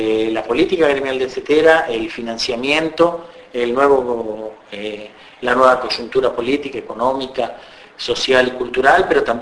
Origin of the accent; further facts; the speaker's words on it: Argentina; vamos a defender esto que hemos logrado como pueblo argentino y como trabajadores